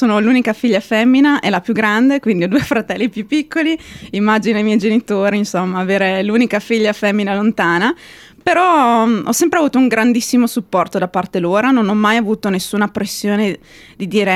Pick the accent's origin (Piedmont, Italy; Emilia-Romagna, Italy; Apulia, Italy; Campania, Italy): Emilia-Romagna, Italy; Reggio Emilia; moved away as an adult; now in Australia; Certo, io sono di Reggio Emilia. Ho 30 anni, prima di venire in Australia ho studiato economia e diritto internazionale